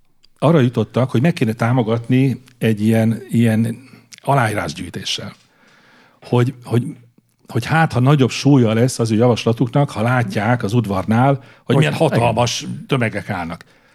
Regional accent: Hungary; én úgy mondom, mert magyar vagyok

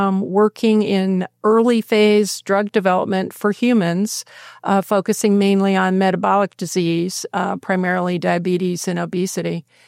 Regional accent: North Carolina, United States; So when I was 18, growing up in North Carolina, I wanted something different, as many 18-year-olds do.

